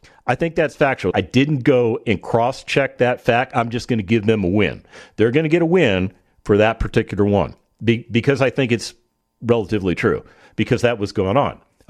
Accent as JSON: {"language": "English", "town": "Las Vegas", "region": "Nevada", "country": "United States", "tie": "born or raised there", "said": "I grew up in Vegas, so I know more about gambling than I care to know about gambling."}